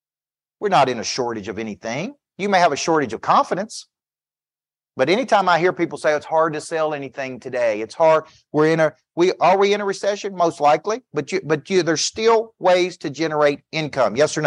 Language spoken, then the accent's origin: English; Woodbury, Tennessee, United States; So we got a young man here from my hometown of Woodbury, Tennessee. I grew up in Woodbury, Tennessee.